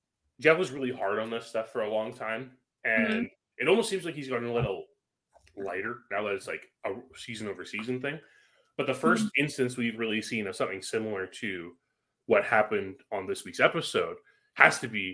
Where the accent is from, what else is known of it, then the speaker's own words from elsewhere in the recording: Canada; I'm Canadian. I don't know Spanish.